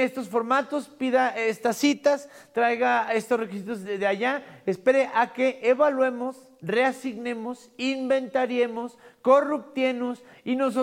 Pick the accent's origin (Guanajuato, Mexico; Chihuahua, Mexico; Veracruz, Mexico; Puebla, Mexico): Chihuahua, Mexico; yo soy de Chihuahua, güey.